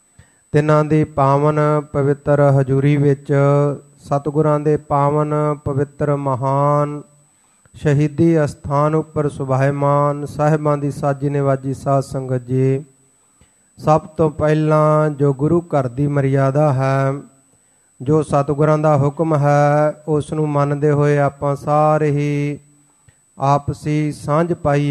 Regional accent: Pilibhit, Uttar Pradesh, India; born there; ਮੇਰਾ ਜਨਮ ਯੂਪੀ ਦੇ ਵਿੱਚ ਪੀਲੀਭੀਤ ਦੇ ਇਲਾਕੇ ਦਾ ਮੇਰੇ ਮਾਤਾ ਪਿਤਾ ਗੁਰਦਾਸਪੁਰ ਦੇ ਇਲਾਕੇ ਕਾਦੀਆਂ ਦੇ ਪਾਸ ਲੀਲ ਕਲਾਂ ਸਾਡਾ ਪਿੰਡ ਹੈ ਜੱਦੀ

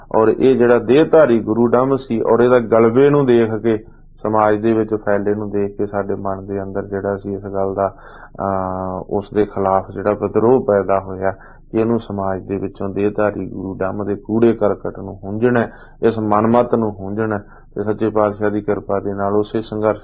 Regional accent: Kot Fateh, Punjab, India; ਸਾਡੇ ਪਿੰਡ ਕੋਟ ਫਤਿਹ ਜ਼ਿਲ੍ਹਾ 'ਚ ਸਮਾਗਮ ਸੀਗੇ ਜ਼ਿਲ੍ਹਾ ਬਠਿੰਡਾ 'ਚ

